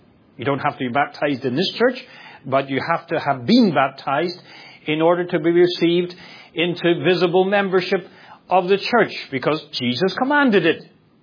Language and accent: English; Ireland; When I grew up in Ireland, there was a famous preacher